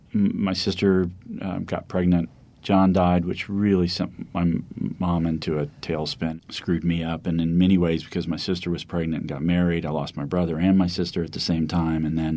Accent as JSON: {"language": "English", "town": "Biloxi", "region": "Mississippi", "country": "United States", "tie": "born or raised there", "said": "I grew up in Biloxi, Mississippi, on the Gulf Coast."}